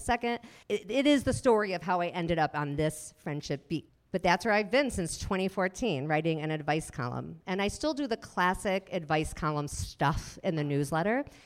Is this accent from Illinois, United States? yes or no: yes; Highland Park, Illinois, United States; Both of us are from the area. I'm from Highland Park.